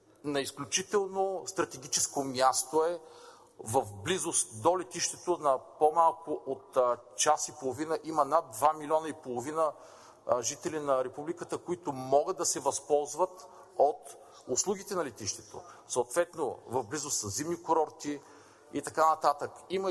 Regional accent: Plovdiv, Plovdiv Province, Bulgaria; Аз като пловдивчанин не мога да се съглася

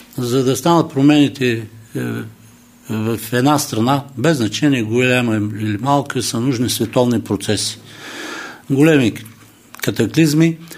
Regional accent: Plovdiv, Plovdiv Province, Bulgaria; Аз съм от Пловдив, изначален пловдивчанин. Вярвам на пловдивчани

